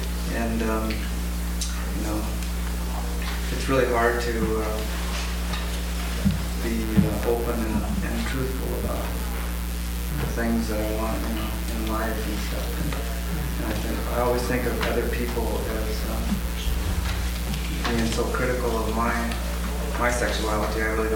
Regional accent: Seattle, Washington, United States; I'm from Seattle, Washington

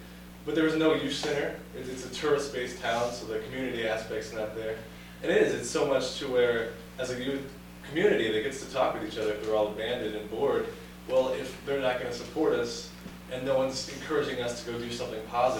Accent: New Mexico, United States; My hometown of New Mexico, the big saying is for youth, there's nothing to do but each other.

